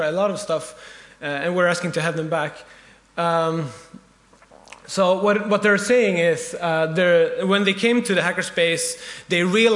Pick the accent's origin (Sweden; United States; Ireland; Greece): Sweden; I'm from Sweden. I have a hacker space in my local city called Forskningsavdelningen, or the Forsk.